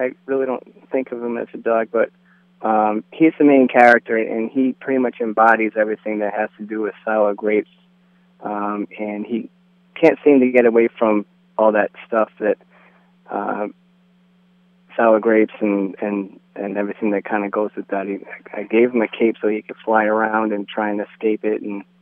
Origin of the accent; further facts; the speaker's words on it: Attleboro, Massachusetts, United States; Well, I'm an Attleboro native. I grew up in Attleboro, and I went to Bishop Feehan High School and some of the other schools, elementary.